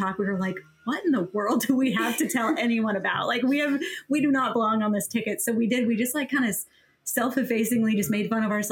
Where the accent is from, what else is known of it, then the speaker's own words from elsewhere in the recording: Louisiana, United States; Very southern. I'm from Louisiana